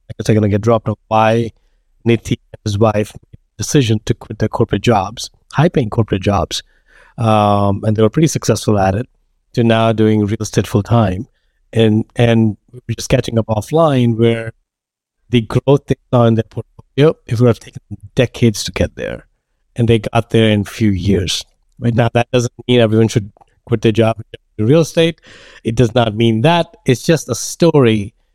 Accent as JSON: {"language": "English", "country": "India", "tie": "born or raised there", "moved": "yes", "said": "I grew up in India, moved here, climbed the corporate ladder, got tired, had kids."}